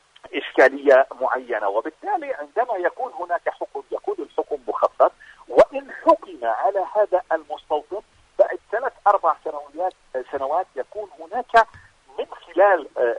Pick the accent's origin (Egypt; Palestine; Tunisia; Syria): Palestine; وبالتالي علينا كفلسطينيين أن نلاحق يعني هؤلاء القتلة أمام المحاكم الوطنية الذين يحملون جنسية البلد